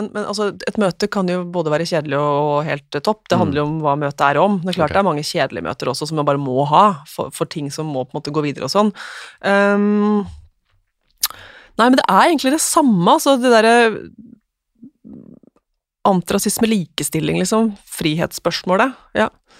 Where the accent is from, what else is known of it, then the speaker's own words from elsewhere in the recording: Hamar, Innlandet, Norway; altså jeg vokste opp på Hamar.